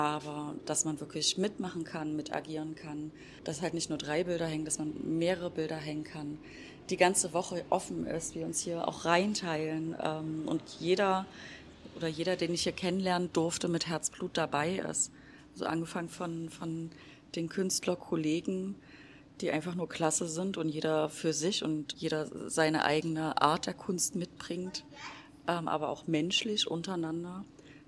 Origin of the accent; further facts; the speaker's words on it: Leipzig, Saxony, Germany; Ich komme ja nur aus Leipzig oder beziehungsweise habe lange in Leipzig gewohnt